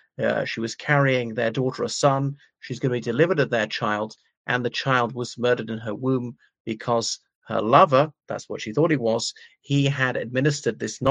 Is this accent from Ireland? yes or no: yes; Ireland; from Ireland.